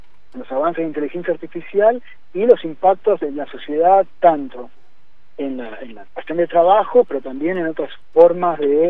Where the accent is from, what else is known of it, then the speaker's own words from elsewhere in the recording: Argentina; siendo nosotros Argentina un país históricamente periférico